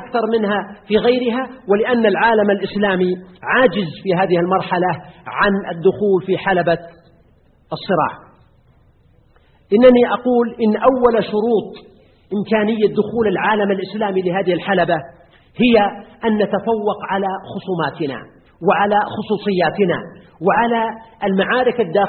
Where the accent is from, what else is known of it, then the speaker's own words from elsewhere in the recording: Al-Qassim, Saudi Arabia; الذي كان عندنا في القصيم، خسرناه في بريدة والقصيم